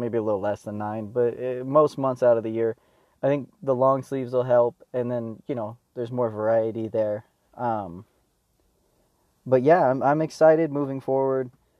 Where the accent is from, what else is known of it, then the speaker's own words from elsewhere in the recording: Oregon, United States; I'm actually originally from Oregon, and I hope someday I end up back there because the weather's a little bit better.